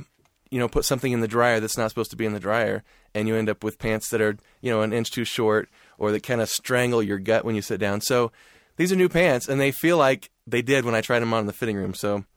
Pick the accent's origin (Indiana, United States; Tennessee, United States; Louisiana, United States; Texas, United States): Indiana, United States; Anderson; I grew up in Anderson, Indiana. And we actually drove to church in Alexandria, Indiana.